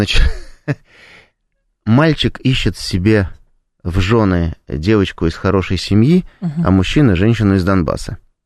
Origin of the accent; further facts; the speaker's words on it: Saint Petersburg, Russia; потому что сам я ленинградец, петербуржец